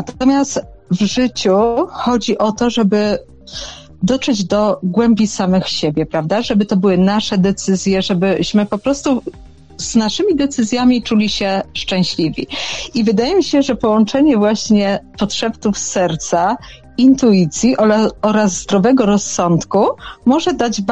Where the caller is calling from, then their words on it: Katowice, Silesian Voivodeship, Poland; pozdrawiam z Katowic.